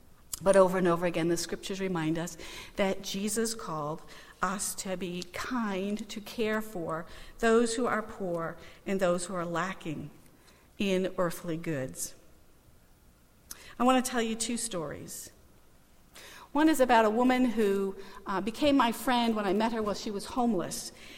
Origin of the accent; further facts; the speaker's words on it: Maine, United States; I grew up in Maine, so I knew he was going to need a hat